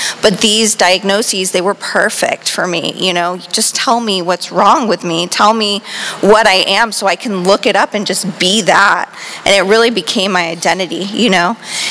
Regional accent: Miami, Florida, United States; I grew up in Miami-Dade County, I don't know if I said

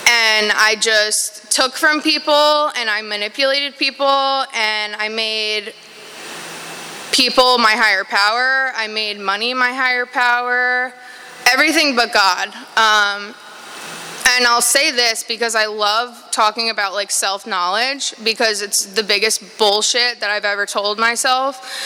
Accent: New York, United States; I grew up in New York.

